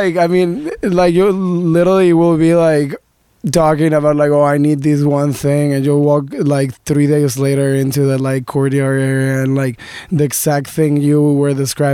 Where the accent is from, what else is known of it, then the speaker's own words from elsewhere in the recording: Mexico; I'm originally from Mexico.